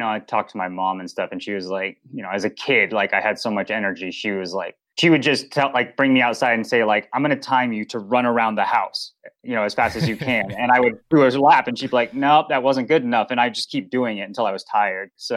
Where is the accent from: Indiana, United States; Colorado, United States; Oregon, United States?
Colorado, United States; Boulder; Yeah, I grew up in Boulder, Colorado. So outdoor sports mecca, you know, and a kid growing up in this idyllic outdoor community, health focused, hippie yuppie society.